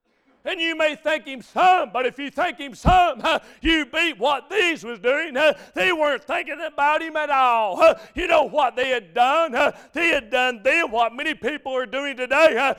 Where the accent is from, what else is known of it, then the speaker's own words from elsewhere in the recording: Beech Grove, Indiana, United States; when I was a little boy growing up in Beech Grove.